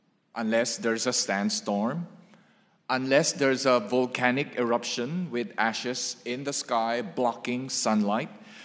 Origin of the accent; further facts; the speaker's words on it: Philippines; English is a second language; Now, I grew up in the Philippines where during Holy Week, which starts on Thursday, Maundy, Thursday, Good Friday, Black Saturday, stretches until Easter Sunday.